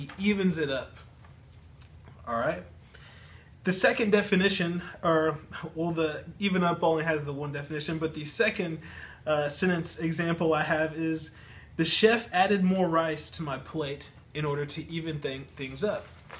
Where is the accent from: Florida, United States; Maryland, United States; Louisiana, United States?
Louisiana, United States; I'm from Louisiana, which is in the southern part of the United States.